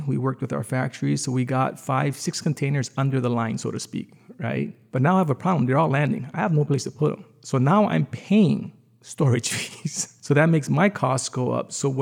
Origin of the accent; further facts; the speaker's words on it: Hawaii, United States; we also realize that we're all from Hawaii.